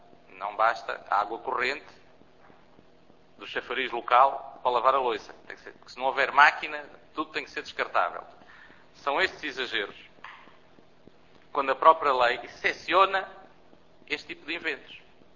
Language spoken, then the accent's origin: Portuguese; Centro, Portugal; Eu sou da Beira e, portanto, conheço parte deles.